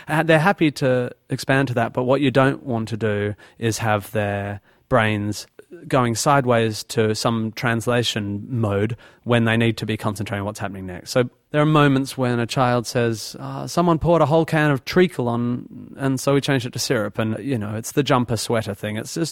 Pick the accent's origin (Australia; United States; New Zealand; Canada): Australia; But as an Australian, I actually don't get that, nor really care.